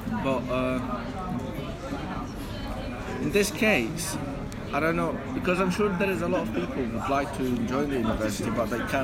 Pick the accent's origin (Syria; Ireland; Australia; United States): Syria; English is a second language; now in United Kingdom; I came from Syria.